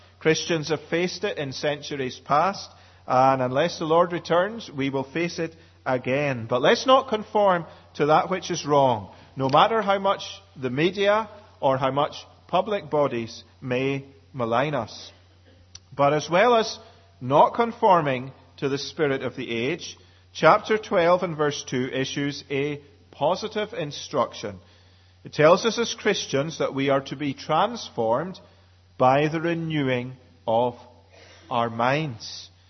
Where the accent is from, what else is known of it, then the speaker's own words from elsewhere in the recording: Scotland, United Kingdom; born there; And I'm a Scotsman by birth, so you don't get things free from a Scotsman very often.